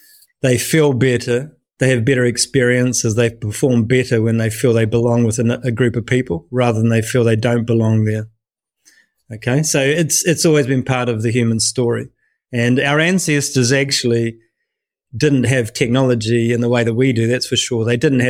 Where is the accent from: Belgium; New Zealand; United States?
New Zealand; accent: New Zealand; now in United Kingdom; you can probably tell by my accent, I'm a New Zealander, but I have been living in the UK for most of the last 20 years.